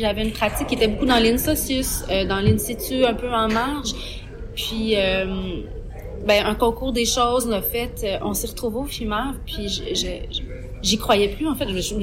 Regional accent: Trois-Rivières, Quebec, Canada; Puis je suis également originaire de Trois-Rivières

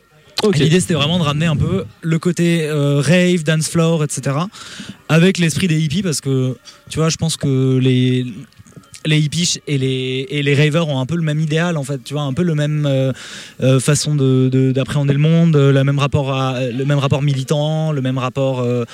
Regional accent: Spain; moved away as an adult; now in France; moi, j'ai pas grandi en France. J'ai grandi en Espagne, parce que je suis franco-espagnol. Maman espagnole, papa français, on va dire. Et j'ai grandi en Espagne et je suis arrivé à 18 ans ici.

